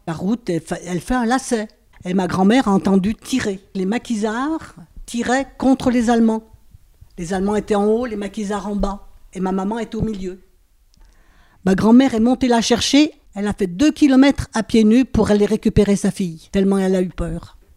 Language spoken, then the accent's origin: French; Cerdon, Auvergne-Rhône-Alpes, France; born there; je suis née à Cerdon, mais je n'ai pas vu la guerre.